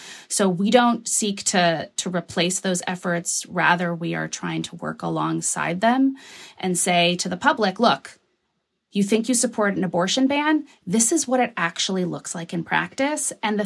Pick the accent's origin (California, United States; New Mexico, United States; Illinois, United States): New Mexico, United States; I'm from New Mexico, so I'm allowed to say that.